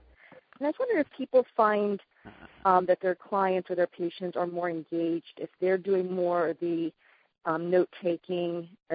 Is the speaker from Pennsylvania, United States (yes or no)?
yes; Pennsylvania, United States; I'm from Pennsylvania.